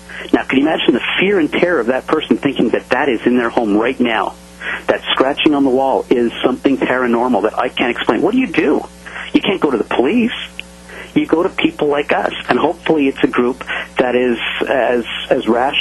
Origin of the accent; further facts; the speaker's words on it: Montreal, Quebec, Canada; now in Seattle, United States; I'm actually a Canadian. I'm actually from Montreal.